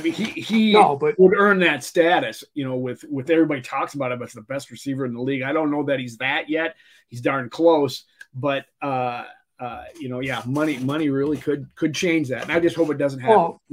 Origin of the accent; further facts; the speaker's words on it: Minnesota, United States; being the Minnesotan that I am, it was tough to see him go.